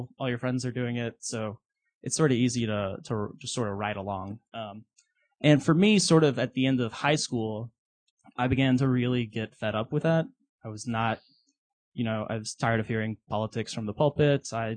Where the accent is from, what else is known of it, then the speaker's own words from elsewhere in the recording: Dallas, Texas, United States; I am originally from Dallas. I moved here about 3 years ago.